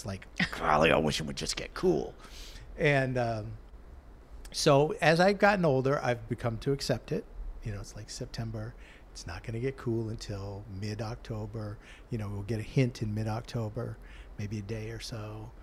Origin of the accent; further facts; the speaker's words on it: Massachusetts, United States; Well, and again, it was growing up in Massachusetts.